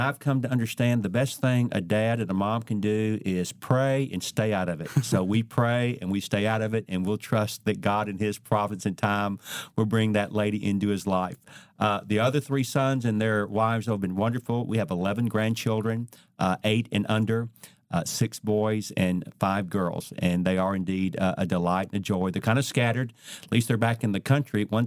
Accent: Atlanta, Georgia, United States; Well, I grew up in Atlanta, Georgia

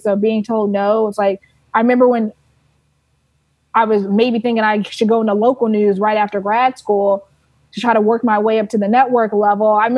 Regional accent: Houston, Texas, United States; moved away as an adult; now in New York, United States; My business is based in New York. I'm originally from Houston, Texas. I have no plans to go back to Houston.

